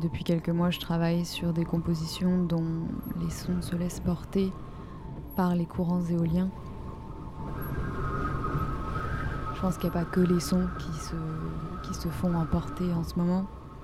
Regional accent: France; born there; je suis née en France

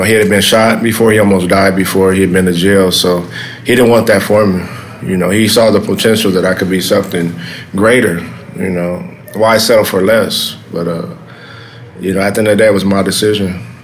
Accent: Los Angeles, California, United States; I grew up in South LA, which is you know, it's a gang infested, you know, a lot of crime, a lot of gang activity, a lot of drug dealing and stuff like that.

